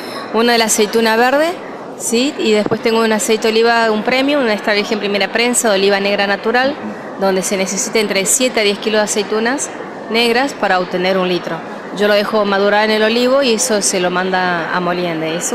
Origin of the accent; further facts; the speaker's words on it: Villa Mazán, La Rioja, Argentina; Somos de Villa Mazán, departamento de Arauco, de la provincia de La Rioja.